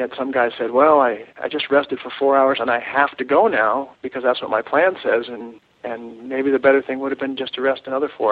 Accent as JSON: {"language": "English", "town": "Anchorage", "region": "Alaska", "country": "United States", "tie": "born or raised there", "said": "You know, we weren't into dog mushing, but it was just something you did growing up in Anchorage."}